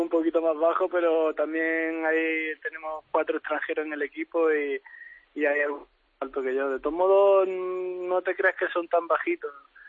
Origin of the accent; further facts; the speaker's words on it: Spain; now in Vietnam; creo que soy el único español que hay ahora mismo jugando al fútbol en Vietnam.